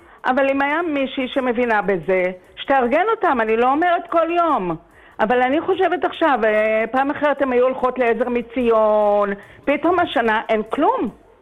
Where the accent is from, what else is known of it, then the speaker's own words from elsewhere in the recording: Bnei Brak, Tel Aviv District, Israel; אני מבני ברק